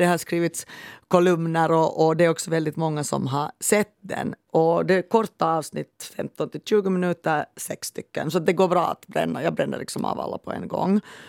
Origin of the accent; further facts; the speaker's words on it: Helsinki, Uusimaa, Finland; Jag är uppvuxen i centrala Helsingfors. Så jag var knappt överhuvudtaget ens i Österbotten när jag var barn och ung. Och jag har aldrig bott på landet.